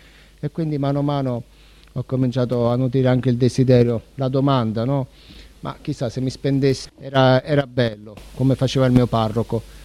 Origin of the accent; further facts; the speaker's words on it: Naples, Campania, Italy; Ho 42 anni, sono di Napoli e ne vado fiero, sono tesserato come tifoso del Napoli. Sono appunto nato nel 1979